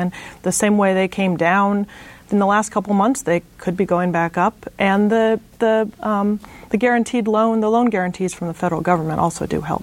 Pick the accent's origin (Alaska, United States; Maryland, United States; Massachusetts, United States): Alaska, United States; I was born and raised here in Alaska, and I've seen high oil prices come and I've seen them go.